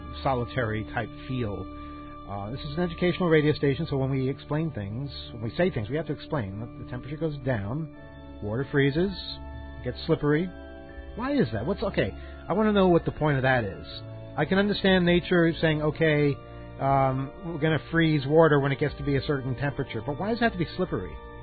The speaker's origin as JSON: {"language": "English", "country": "United States"}